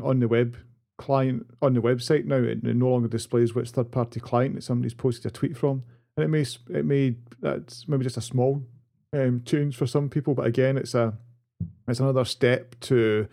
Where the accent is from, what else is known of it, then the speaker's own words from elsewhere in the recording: Glasgow, Scotland, United Kingdom; And I'm from Glasgow.